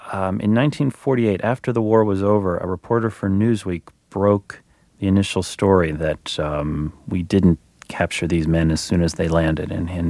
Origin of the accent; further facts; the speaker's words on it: South Bend, Indiana, United States; I grew up in South Bend, Indiana